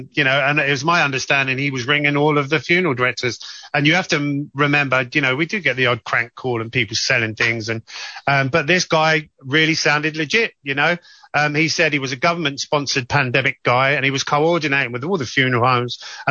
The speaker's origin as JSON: {"language": "English", "town": "Northampton", "region": "East Midlands", "country": "United Kingdom", "said": "I'm originally from Northampton."}